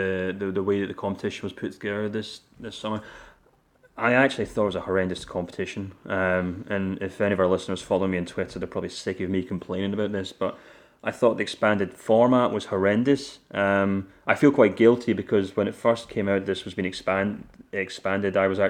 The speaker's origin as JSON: {"language": "English", "region": "Scotland", "country": "United Kingdom", "said": "Hey, as a Scot, I have nothing but admiration for the way that Michael O'Neill put that team together."}